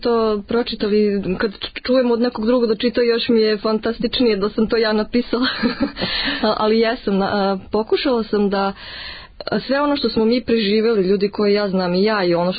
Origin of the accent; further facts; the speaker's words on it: Kruševac, Šumadija and Western Serbia, Serbia; born there; now in Belgrade, Serbia; kad dolazite u Beograd, u svoj dom, iako ja sam rođena u Kruševcu, naravno volim ga i poštujem, ovde sam mnogo duže